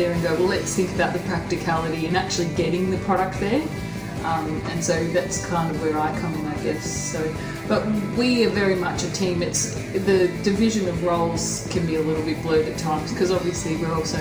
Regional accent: Australia; Maybe it's because we're Australian, right, and they go, flavour of the month

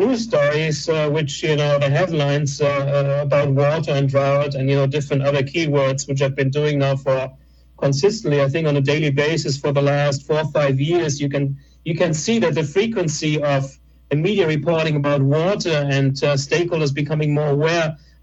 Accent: United States; and I'm American myself, so please don't take that personal.

